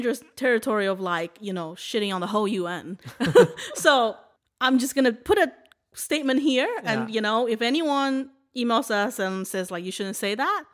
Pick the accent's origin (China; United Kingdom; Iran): China; English is a second language; I'm from China